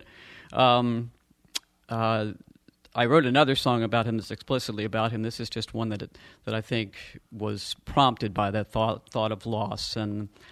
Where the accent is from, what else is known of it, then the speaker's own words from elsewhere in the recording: Bethesda, Maryland, United States; I grew up in Bethesda, Maryland.